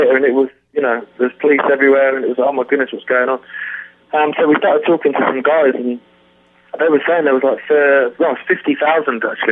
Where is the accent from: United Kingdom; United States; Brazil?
United Kingdom; South East England; now in England; I live in mainland England now, but before we grew up on the Isle of Wight, which is a tiny little island, sort of 13 miles by 26 miles.